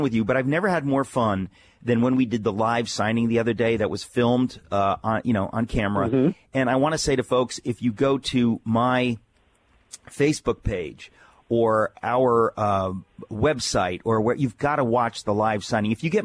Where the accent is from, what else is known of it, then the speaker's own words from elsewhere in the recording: United States; It's really outrageous. It makes me angry as an American.